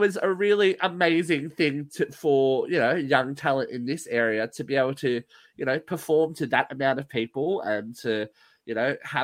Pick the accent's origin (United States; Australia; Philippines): Australia; If you'll notice, we're all Australian on the panel